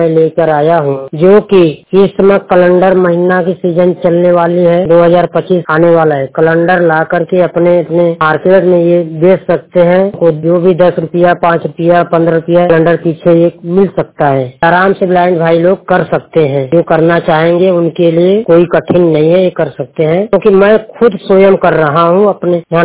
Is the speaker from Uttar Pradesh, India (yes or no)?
yes; Varanasi, Uttar Pradesh, India; जिला वाराणसी उत्तर प्रदेश का रहने वाला हूँ। 100% … बोल रहा हूँ।